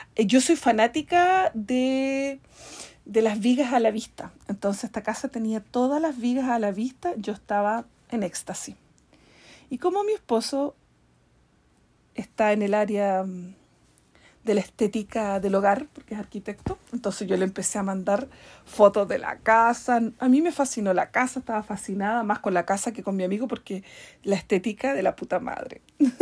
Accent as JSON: {"language": "Spanish", "town": "Concepción", "region": "Biobío", "country": "Chile", "said": "Y me dice, ¿de dónde eres? Yo le digo, soy de Concepción."}